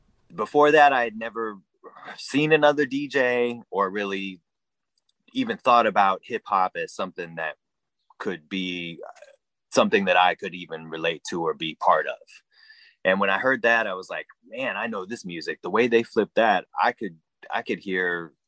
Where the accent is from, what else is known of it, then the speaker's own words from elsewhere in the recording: Iowa City, Iowa, United States; In my hometown, yeah. I literally moved across town.